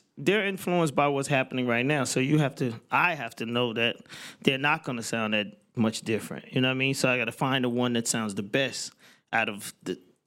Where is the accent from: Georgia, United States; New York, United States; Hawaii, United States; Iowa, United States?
Georgia, United States; Atlanta; You know, even I'm from Atlanta, where strip club culture is the culture.